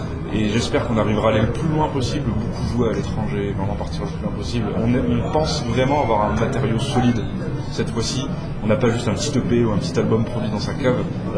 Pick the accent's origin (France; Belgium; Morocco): France; south of France; Voilà, donc on vient du sud de la France, tout est beau, il y a du Ricard.